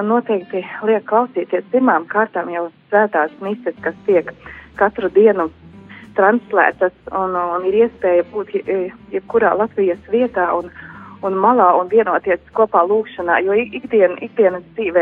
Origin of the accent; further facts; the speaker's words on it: Balvi, Balvi Municipality, Latvia; es pati esmu no Balviem, esmu Balva Romas katoļa draudzes locekle.